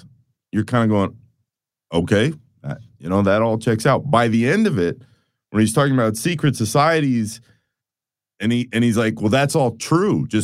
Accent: Orlando, Florida, United States; I was telling him how I grew up in Orlando.

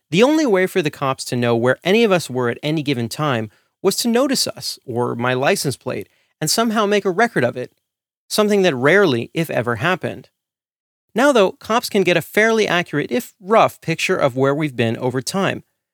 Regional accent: Santa Monica, California, United States; now in Oakland, United States; my hometown of Santa Monica, California

